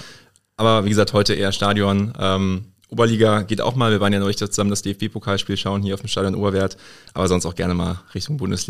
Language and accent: German; Boppard, Rhineland-Palatinate, Germany; Ich komme aus Boppard, das liegt im Rhein-Hunsrück-Kreis.